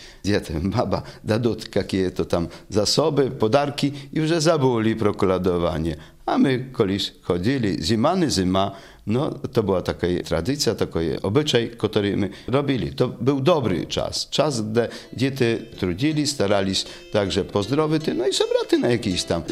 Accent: Podlaskie Voivodeship, Poland; Ну, я із Ябучина, но там я не чув колядок в той період.

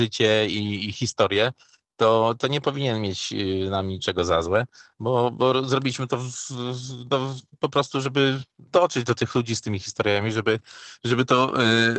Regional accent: Suwałki, Podlaskie Voivodeship, Poland; a jestem z Suwałk

